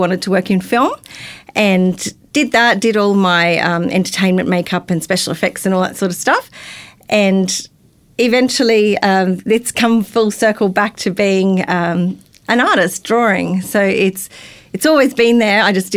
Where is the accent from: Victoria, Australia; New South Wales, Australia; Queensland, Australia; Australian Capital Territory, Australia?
Queensland, Australia; Brisbane; So I'm a Gold Coast local. Been here not all my life, most of my life, since 2000, but before that I grew up in Brisbane.